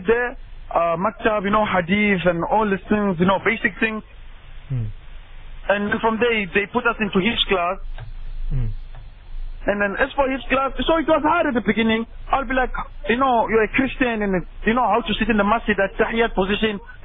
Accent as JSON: {"language": "English", "country": "Eswatini", "tie": "born or raised there", "said": "I accepted Islam. I wasn't born a Muslim. I was I grew up in Swaziland for many years. I was a Christian."}